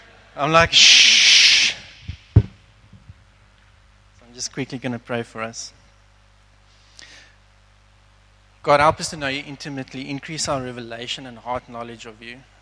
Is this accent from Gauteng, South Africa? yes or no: no; Somerset West, Western Cape, South Africa; I grew up in Somerset West my whole life.